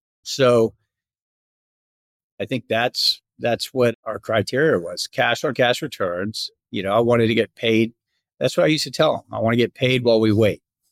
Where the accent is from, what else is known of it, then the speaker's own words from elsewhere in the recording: Tampa, Florida, United States; I'm from Tampa, Florida. I didn't go to college.